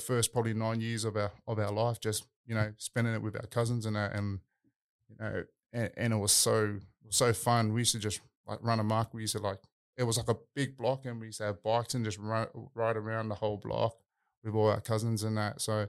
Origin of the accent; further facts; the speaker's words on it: New South Wales, Australia; So, like, I'm born and raised in Australia. Like, born at Auburn Hospital.